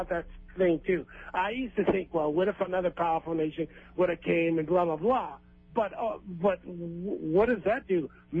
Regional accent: United States; Here, I'm from America. I'm an American Indian.

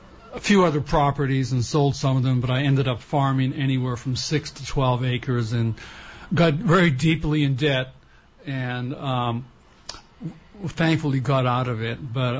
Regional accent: Massachusetts, United States; And I should go back to when I was born, and I grew up in Massachusetts

